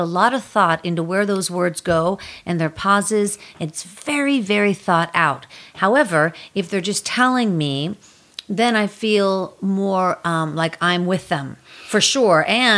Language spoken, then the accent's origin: English; Pittsburgh, Pennsylvania, United States; I grew up